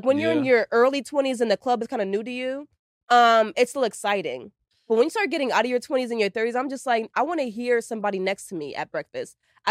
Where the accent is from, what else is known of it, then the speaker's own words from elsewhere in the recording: New York, United States; I'm from New York. I don't want to go back to the north.